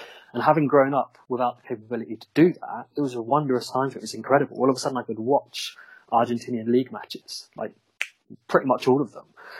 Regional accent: Oxford, South East England, United Kingdom; I grew up in Oxford and my whole family were Oxford supporters

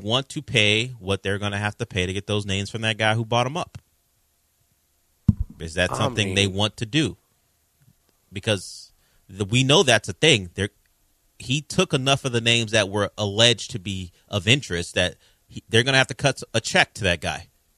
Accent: Kansas City, United States; I grew up in Kansas Ci

